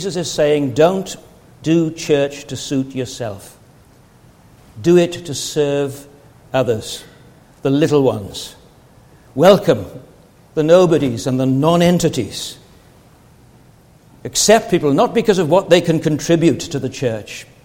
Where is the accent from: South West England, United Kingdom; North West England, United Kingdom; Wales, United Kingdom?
Wales, United Kingdom; Now, I'm Welsh, as you know